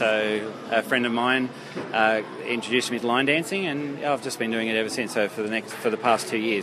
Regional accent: Nowra, New South Wales, Australia; and I'm from Nowra.

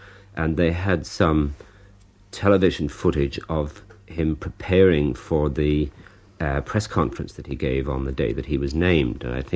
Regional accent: Ireland; as an Irishman

